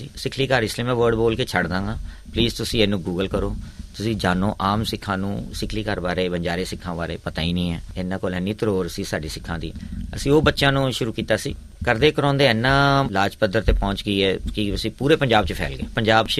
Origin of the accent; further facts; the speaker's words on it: Punjab, India; ਮਗਰ ਅਸੀਂ ਆਪ ਸਾਰੇ ਪੰਜਾਬ ਤੋਂ ਹਾਂ